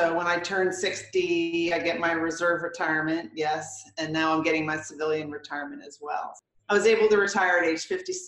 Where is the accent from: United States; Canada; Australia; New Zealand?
United States; Virginia; And I grew up in Northern Virginia, kind of around a military environment.